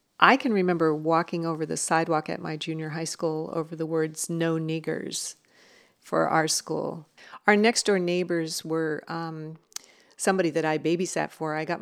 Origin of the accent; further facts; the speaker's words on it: Newton, Massachusetts, United States; born there; also born or lived in Virginia / Birmingham, Alabama; I was born in Massachusetts in Newton Wellesley Hospital, but we moved around a lot when I was a kid. We went from New England to Virginia, and then from 61 to 64, we lived in Birmingham, Alabama